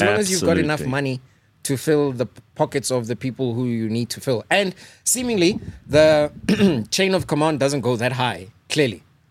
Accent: Soweto, Gauteng, South Africa; I grew up in Midoland, Soweto.

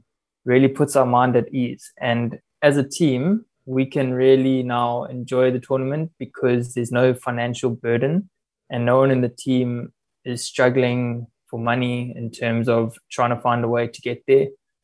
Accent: Durban, KwaZulu-Natal, South Africa; And also for me, going back home to Durban, my hometown, so I can also visit the folks while I'm there.

